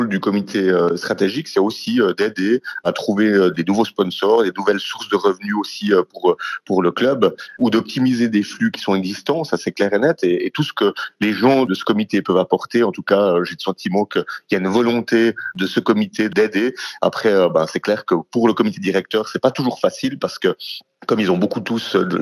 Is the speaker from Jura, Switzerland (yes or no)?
yes; Porrentruy, Jura, Switzerland; qui passent un super moment chez nous à Porrentruy, je trouve que c'est aussi excellent pour l'image du canton